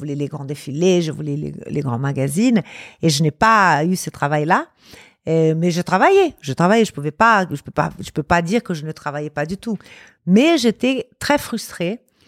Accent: Rio de Janeiro, Brazil; Ouais, je suis de Rio.

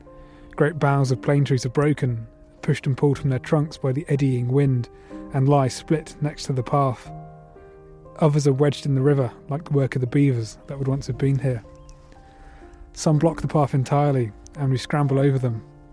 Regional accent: East of England, United Kingdom; now in Dumfries, United Kingdom; growing up in East Anglia, there's plenty of geese

